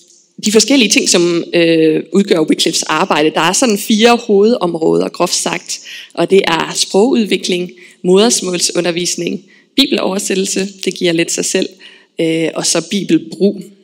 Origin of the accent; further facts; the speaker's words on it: Aarhus, Central Denmark Region, Denmark; born there; also born or lived in Armenia; jeg er født i Aarhus, og så har jeg tilbragt 9 år af min barndom i Armenien. Der arbejdede mine forældre.